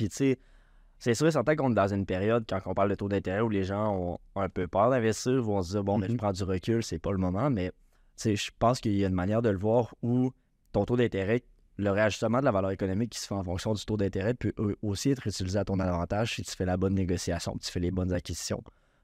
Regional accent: Sept-Îles, Quebec, Canada; now in Saguenay, Canada; je suis originaire de Sept-Îles. Ouais, je suis originaire de Sept-Îles. Fait que j'ai grandi là, à Sept-Îles avec mes deux frères, ma mère et mon père. Fait que ma famille est encore tous là-bas d'ailleurs

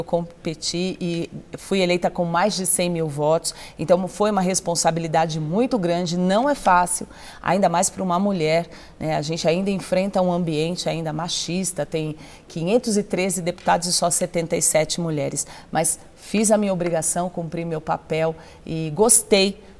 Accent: São Paulo, Brazil; eu sou da Baixada Santista, trabalhei pelo Vale do Ribeira também, pelas causas da minha região

